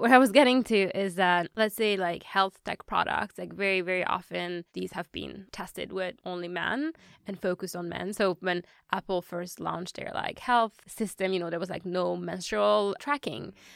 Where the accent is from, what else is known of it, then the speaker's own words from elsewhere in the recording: Hungary; English is a second language; also born or lived in Chile; I was born and raised in Hungary.